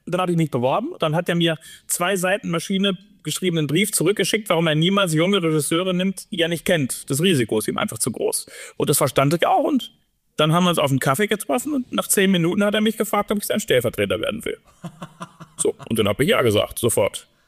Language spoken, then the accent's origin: German; Hanover, Lower Saxony, Germany; born there; Genau, das ist meine Geburtsstadt, da hatte ich studiert